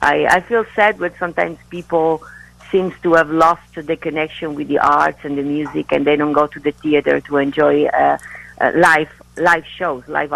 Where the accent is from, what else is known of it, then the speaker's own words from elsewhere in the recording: Italy; And if you've been to my show, you know that I tell a lot of my personal stories, me or my family growing up in Italy